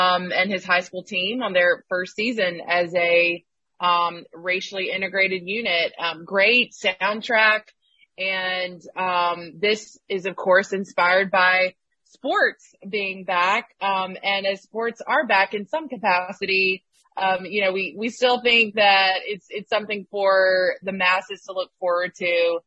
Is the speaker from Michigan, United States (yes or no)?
no; Jackson, Mississippi, United States; some of it was filmed in my hometown of Jackson, Mississippi